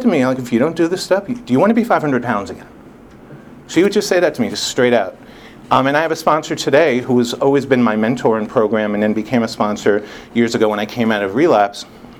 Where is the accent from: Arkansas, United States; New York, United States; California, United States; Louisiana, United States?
New York, United States; New York City; Sorry if I'm mentioning food, but you know, I come from New York City, where you can't walk like 5 feet without something screaming at you